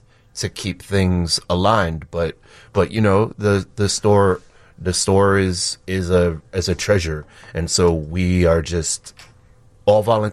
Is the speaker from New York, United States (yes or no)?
yes; New York City, New York, United States; My mom's a writer. I grew up in the Bronx, New York.